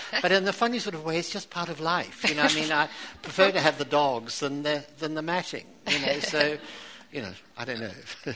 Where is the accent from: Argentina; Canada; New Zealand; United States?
New Zealand; I'm from New Zealand, so I am a colonial Englishman, if you like.